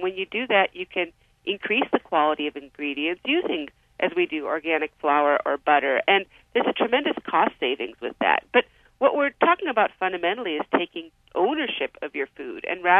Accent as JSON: {"language": "English", "region": "Wisconsin", "country": "United States", "said": "We come from Wisconsin, so we need to get a good Wisconsin dairy plug in there."}